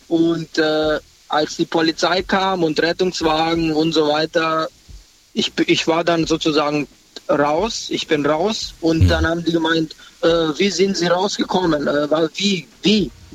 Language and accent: German; Freiburg im Breisgau, Baden-Württemberg, Germany; ich komme aus Freiburg in der Nähe, Freiburg im Breisgau.